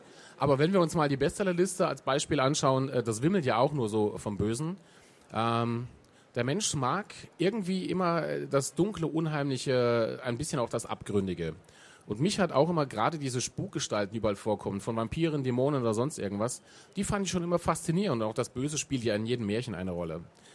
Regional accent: Saarland, Germany; Jawohl, das Saarland, ich bin Saarländer und es gibt es immer noch.

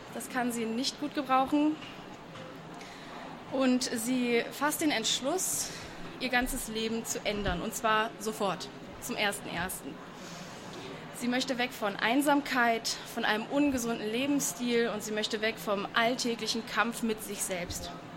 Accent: Hanover, Lower Saxony, Germany; Ich komme aus Hannover

